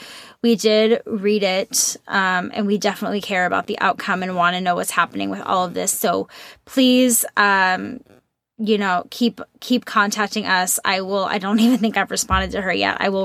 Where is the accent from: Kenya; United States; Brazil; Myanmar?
Brazil; I'm from Brazil, and tomorrow we're having a huge women's march